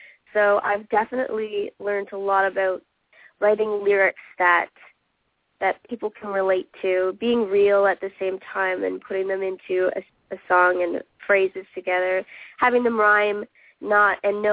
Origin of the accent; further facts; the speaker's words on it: Carleton Place, Ontario, Canada; I'm from Carlton Place, Ontario